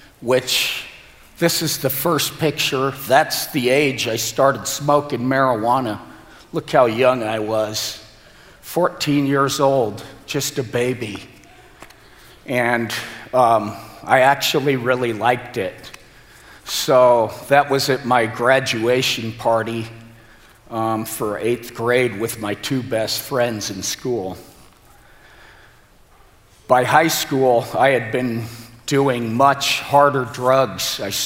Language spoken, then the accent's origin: English; Glendale, California, United States; I was born and raised in Glendale, California in the 1970s. I'm one of 10 children.